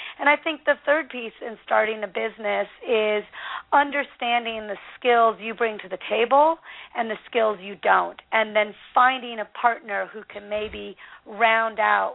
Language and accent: English; Pacific Northwest, United States; Well, you know, I'm from the Northwest.